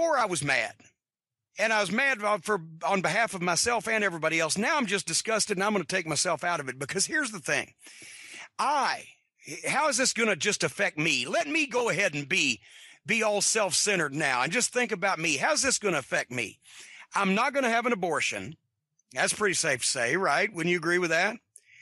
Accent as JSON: {"language": "English", "region": "Kentucky", "country": "United States", "said": "And I can do that because I'm a hillbilly too, because I'm from Kentucky."}